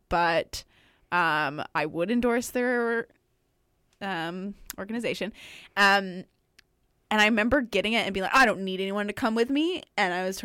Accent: United States; now in Canada; I came to Canada from the States all by myself

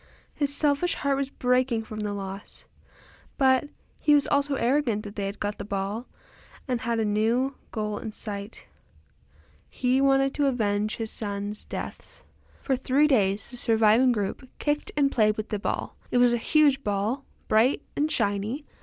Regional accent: British Columbia, Canada; now in Vancouver, Canada; I'm Interior Salish from the Inklapatma Nation and white on my mom's side. I'm currently going to my senior year here in Vancouver.

